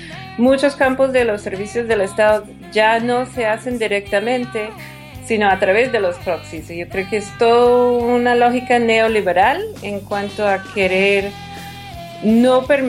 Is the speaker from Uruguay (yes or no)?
no; United States; Spanish is a second language; como persona, como antropóloga, como gringa, y tengo una trayectoria muy larga